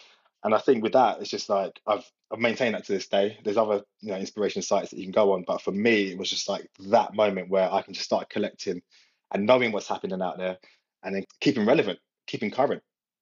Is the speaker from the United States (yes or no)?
no; Brentford, London, United Kingdom; born and bred in Brentford, London.